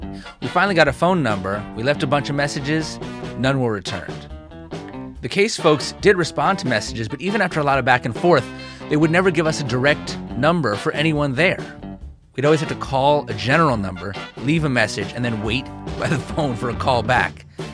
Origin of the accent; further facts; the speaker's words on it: New Jersey, United States; because I'm from North Jersey, and I grew up calling it Taylor Ham.